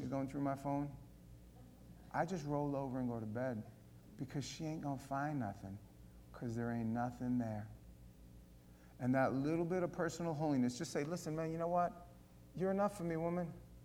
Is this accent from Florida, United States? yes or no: no; Queens, New York, United States; I want you to know that I grew up in Queens, New York.